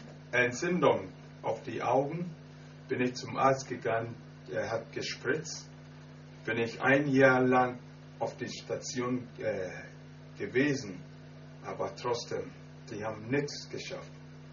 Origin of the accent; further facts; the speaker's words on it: Ghana; ich komme aus Ghana. Ich bin kein Prediger